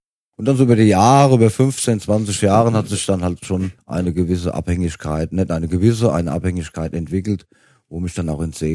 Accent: Linsengericht, Hesse, Germany; Ich komme aus der Gemeinde Linsengericht, das ist bei Gelnhausen.

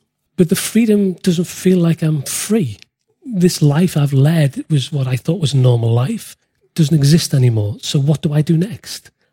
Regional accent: Liverpool, North West England, United Kingdom; So I'm from England, born in Liverpool, born and bred in Liverpool.

